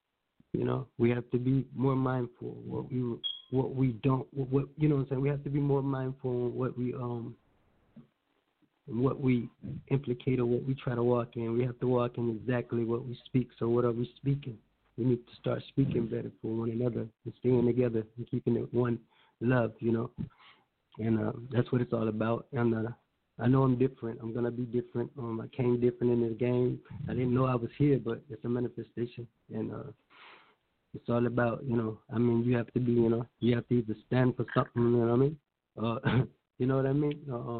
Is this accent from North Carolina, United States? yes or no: no; Tallahassee, Florida, United States; I'm from Tallahassee, Florida. Leon County.